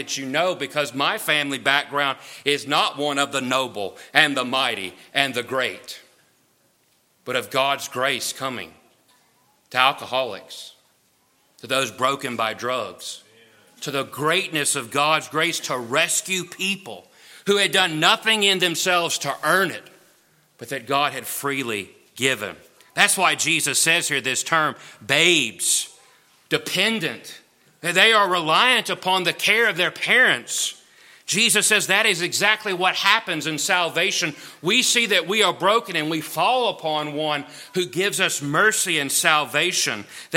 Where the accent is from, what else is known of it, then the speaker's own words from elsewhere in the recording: Mississippi, United States; Now, most of you know that I'm from Mississippi.